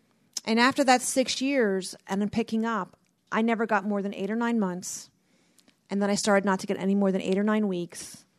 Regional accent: Mount Laurel, New Jersey, United States; my hometown of Mount Laurel, New Jersey, where I grew up

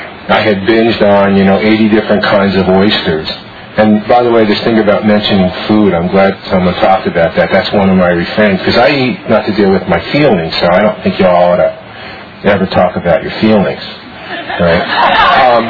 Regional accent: Washington, District of Columbia, United States; I'm here from Washington, D.C., at the largest OA meeting I've ever been to.

